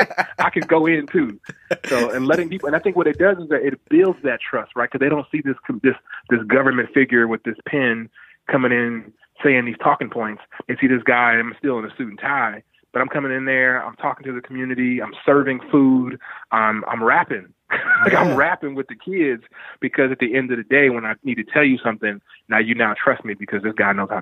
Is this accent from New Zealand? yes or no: no; San Bernardino, California, United States; I'm from San Bernardino, California, right? And a lot of people don't know where that is. For those that's listening, it's east of Los Angeles.